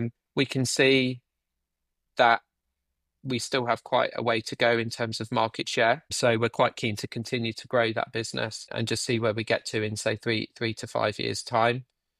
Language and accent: English; East of England, United Kingdom; So my family are from near, we grew up near Stilton.